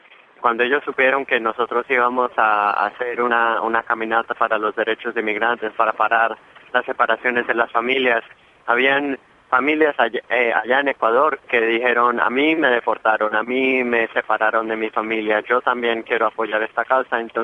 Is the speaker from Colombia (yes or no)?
yes; Colombia; y yo soy de Colombia.